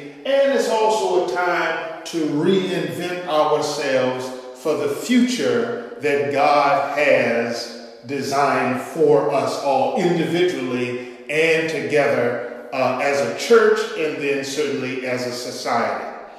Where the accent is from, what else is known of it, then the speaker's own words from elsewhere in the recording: Cleveland, Ohio, United States; And we just gathered in my hometown of Cleveland, Ohio, to celebrate his 80th birthday